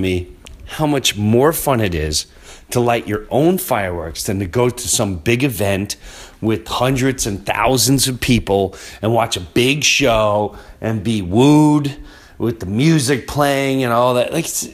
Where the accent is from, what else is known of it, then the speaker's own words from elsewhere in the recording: Valley Stream, New York, United States; See, when I was a kid, and I grew up in Valley Stream, Long Island, and it was the kids, the fireworks for the kids.